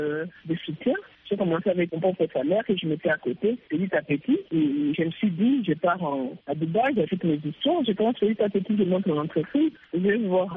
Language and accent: French; Bukavu, South Kivu, DR Congo; je suis rentrée chez moi à Bukavu pour ouvrir mon entreprise